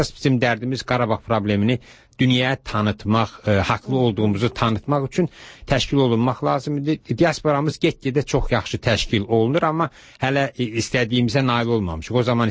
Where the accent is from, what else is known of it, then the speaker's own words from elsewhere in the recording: Baku, Azerbaijan; now in Dresden, Germany; Mən Bakıdan gəlirəm. Bakıdan gələn adam kiçik bir şəhərdə yaşaya bilməz.